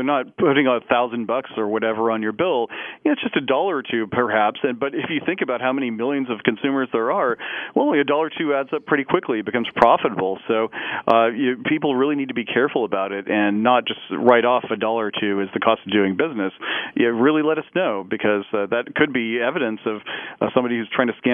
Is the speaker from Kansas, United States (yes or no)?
yes; Parsons, Kansas, United States; even my hometown of Parsons, Kansas, that a lot of rural areas are being left behind.